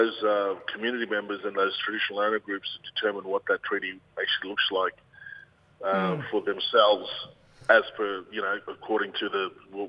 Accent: Saibai Island, Queensland, Australia; My mob is from Sabai Island in the Torres Strait. I'm from the Samoa and Kudal clans, the Cassowary and Crocodile clans of Sabai. My wind is the Zegub and the Sagirgub, the south and southeasterly winds.

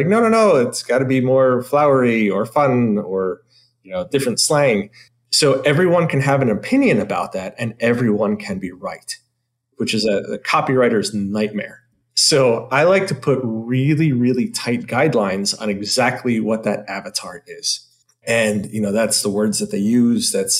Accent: New Jersey, United States; But I'm also from New Jersey, so sometimes I say ollies.

